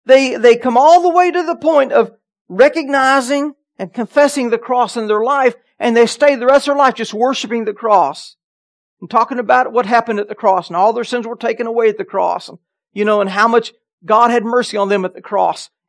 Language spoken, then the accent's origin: English; Alabama, United States; I grew up in Alabama, and Helen Keller, her ministry was still active when I was a boy in Alabama.